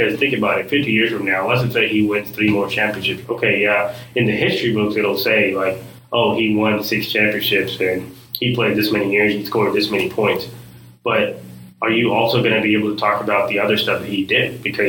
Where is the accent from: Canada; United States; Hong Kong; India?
India; I'm from India, and I have friends who are from other parts of the world